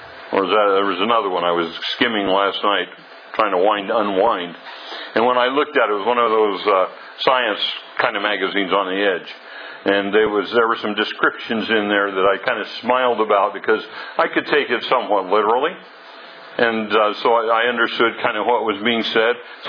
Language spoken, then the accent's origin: English; California, United States; I came up here from California